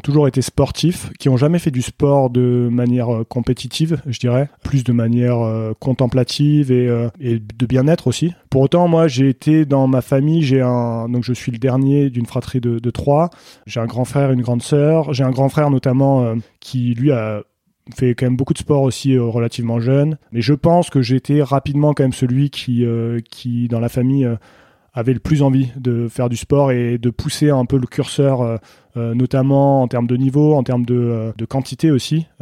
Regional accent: Occitanie, France; also born or lived in Senegal; j'ai grandi dans le sud de la France, pas loin de Montpellier, au pied du Pic Saint-Loup, dans un village qui s'appelle Saint-Mathieu-de-Tréviers.

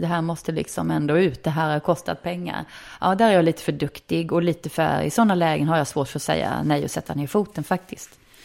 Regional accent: Vetlanda, Jönköping County, Sweden; när jag var 15-16 hemma i Vetlanda

